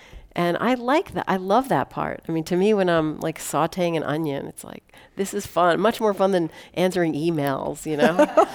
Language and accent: English; Queens, New York, United States; And growing up in Queens, it's really one of the most cultural diverse places in the country, maybe the world.